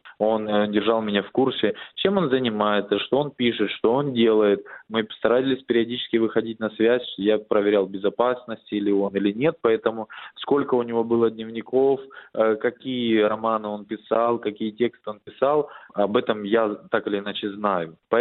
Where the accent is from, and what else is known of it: Donetsk, Donetsk Oblast, Ukraine; born or raised there